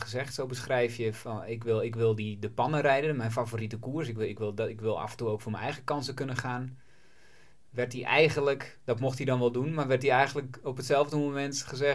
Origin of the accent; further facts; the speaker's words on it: Friesland, Netherlands; Want ik kom dan wel uit Friesland. Zo goed Fries spreek ik niet.